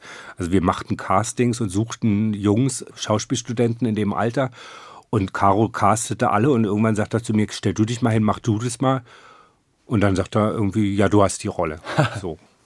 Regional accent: East Germany, Germany; also ich sehe mich zwar immer als Ossi, aber ich habe viel im Westen erlebt

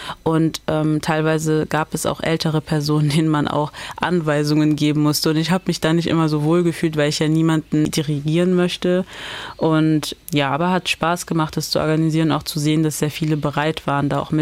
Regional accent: Mainz, Rhineland-Palatinate, Germany; warum reicht es Ihnen oder dir nicht, dass ich einfach sage, dass ich aus Mainz komme?

